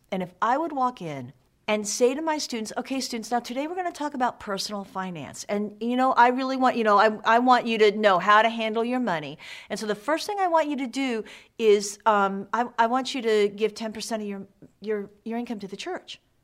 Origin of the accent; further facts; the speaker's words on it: United States; I'm an American. I was raised to be materialistic.